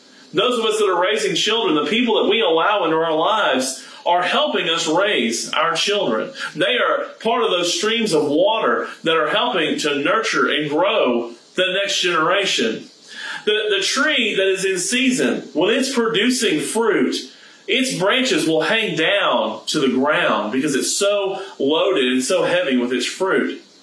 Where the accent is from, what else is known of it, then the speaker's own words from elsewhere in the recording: Houston, Texas, United States; I grew up in the Houston area, and I grew up most of my summers attending Camp Bandina.